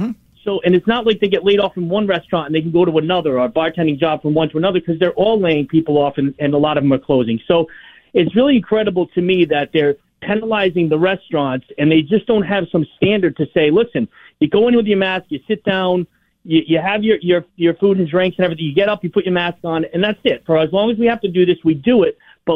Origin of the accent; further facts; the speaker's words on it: Rhode Island, United States; now in Massachusetts, United States; I grew up in Rhode Island. I now live in Massachusetts. I do business in both states.